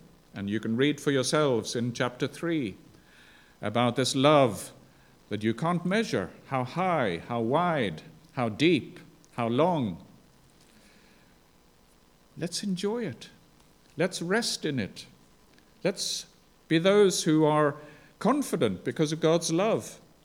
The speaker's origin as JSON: {"language": "English", "country": "Zambia", "tie": "born or raised there", "said": "I grew up in Zambia, and at the time when I was growing up, there was segregation between the races."}